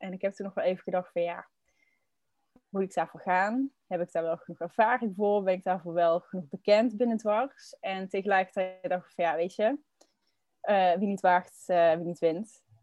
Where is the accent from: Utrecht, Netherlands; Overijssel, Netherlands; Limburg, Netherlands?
Limburg, Netherlands; Oorsbeek; Ik ben 23 jaar. Ik kom uit Oorsbeek. Dat is een klein dorpje gelegen in Zuid-Limburg. Waarschijnlijk heb je er nog nooit van gehoord, kan ik me voorstellen, want het is ook echt super klein. Hier woon ik al mijn hele leven bij mijn ouders.